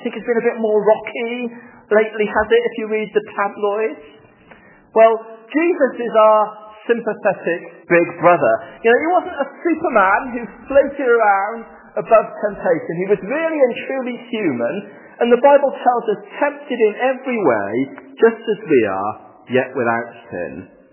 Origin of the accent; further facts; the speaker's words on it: Wales, United Kingdom; Because I'm Welsh, have I mentioned that?